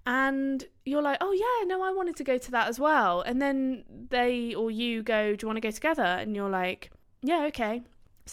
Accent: England, United Kingdom; I'm from England and I want a party tonight.

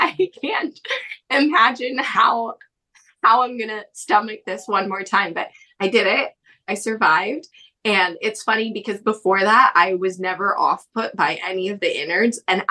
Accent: Seattle, Washington, United States; And I told you, I'm from Seattle. And there is this curse that everybody says people from Seattle have, where they take the rain with them everywhere.

